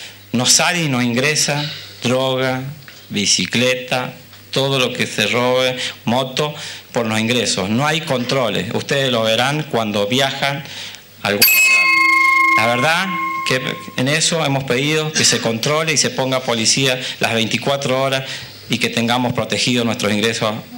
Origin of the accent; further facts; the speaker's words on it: Alvear, Buenos Aires, Argentina; que estemos 10 minutos para explicarle que somos de Alvear y que queremos hacer la denuncia.